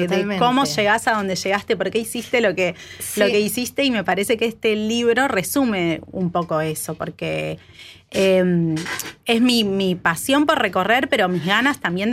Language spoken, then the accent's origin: Spanish; Morón, Buenos Aires Province, Argentina; Yo soy de Morón, pero...